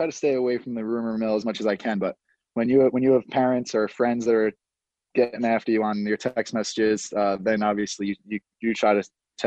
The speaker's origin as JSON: {"language": "English", "town": "Long Island", "region": "New York", "country": "United States", "tie": "born or raised there", "said": "I think growing up in Long Island playing soccer, it's not everyone I think in Long Island kind of does play soccer at some point in their life."}